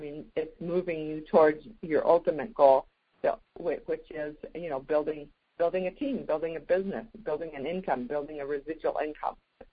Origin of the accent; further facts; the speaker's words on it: Washington, United States; I was thinking about the Seahawks, you know, and how we're from Washington State